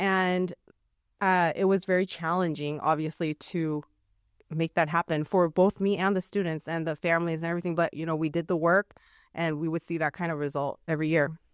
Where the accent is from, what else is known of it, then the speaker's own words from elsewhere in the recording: Los Angeles, California, United States; English is a second language; I was born in Los Angeles, and I started kindergarten not speaking any English. I remember it was a bit of a struggle, but I do love being bilingual now. And I went to school in LAUSD.